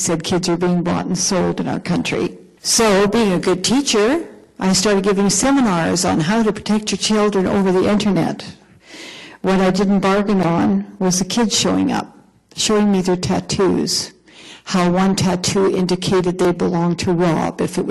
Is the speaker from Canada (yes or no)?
yes; Canada; I'm the Canadian in this bunch.